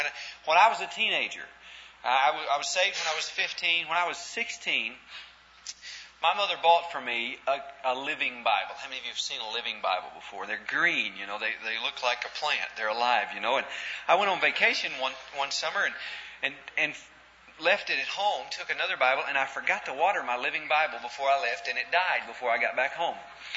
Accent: Pangburn, Arkansas, United States; Now, I am from Arkansas, and I was raised outside of Pangburn, Arkansas. I was born in Pangburn, Arkansas, raised outside of Pangburn, Arkansas, graduated from Searcy, Arkansas

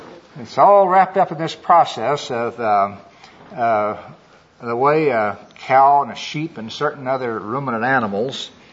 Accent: Missouri, United States; My home state is Missouri. And we always had a cow around that I used to milk when I was growing up.

